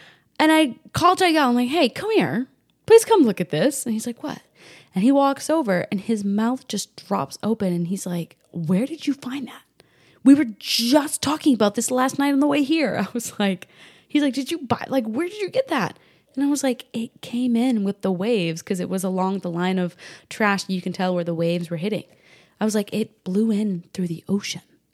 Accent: New England, United States; now in Texas, United States; And I grew up in New England. You don't drive vehicles on the beach.

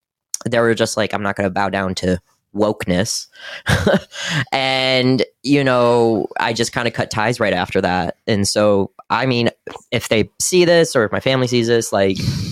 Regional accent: Detroit, Michigan, United States; I'm from the Midwest. I'm from Detroit.

